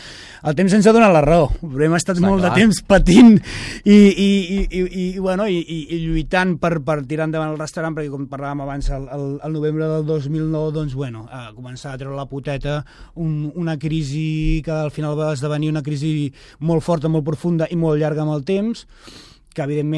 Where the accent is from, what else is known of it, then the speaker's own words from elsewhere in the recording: Premià de Dalt, Catalonia, Spain; nosaltres som de Premià de Dalt